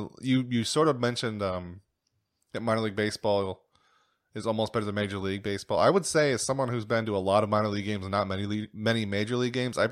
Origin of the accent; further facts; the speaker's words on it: Erie, Pennsylvania, United States; Well, I grew up in Erie, where it was the Seawolves